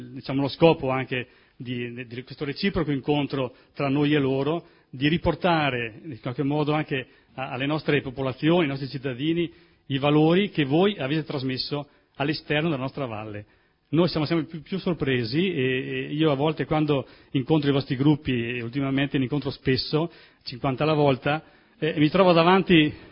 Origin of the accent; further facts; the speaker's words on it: Primiero, Trentino-Alto Adige, Italy; ringrazio voi che passate per il mio paese, per il nostro paese, per la comunità di Primiero